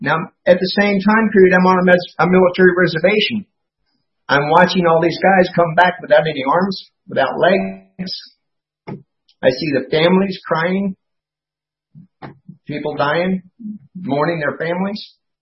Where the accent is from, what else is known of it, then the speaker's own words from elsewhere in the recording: Fort Benning, Georgia, United States; born there; When we moved back to the United States, course, since I was born in Fort Benning, we go to Fort Benning.